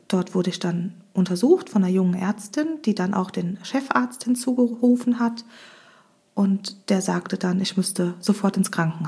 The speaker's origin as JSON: {"language": "German", "town": "Hömberg", "region": "Rhineland-Palatinate", "country": "Germany", "said": "ich komme aus Hömberg und bin 31 Jahre alt."}